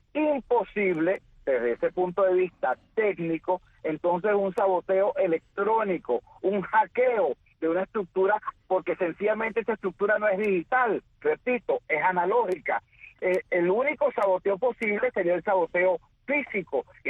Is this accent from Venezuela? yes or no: yes; Venezuela; como activista social y como venezolano me preocupa gravemente.